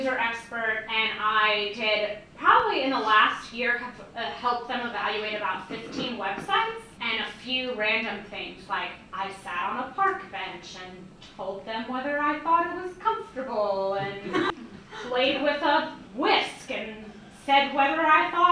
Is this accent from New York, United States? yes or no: yes; Long Island, New York, United States; now in Boston, United States; I've been in Boston for about 5 years. I grew up in Long Island, New York.